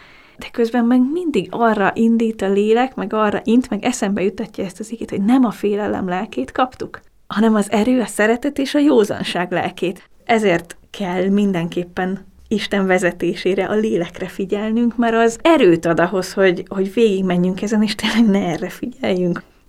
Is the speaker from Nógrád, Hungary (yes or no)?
yes; Nógrád, Hungary; Én pedig egy kis nógrádi faluból Eltőkötre származó lány vagyok, aki rengeteg felé járt, és rengeteg mindent látott